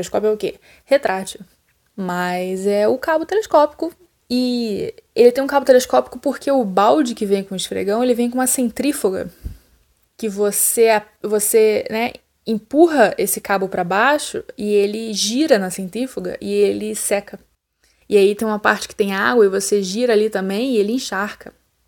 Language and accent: Portuguese; Rio de Janeiro, Brazil; now in São Paulo, Brazil; Inclusive, eu sou carioca, mas eu sou expatriada, né? Eu moro em São Paulo faz, sei lá, quase uma década.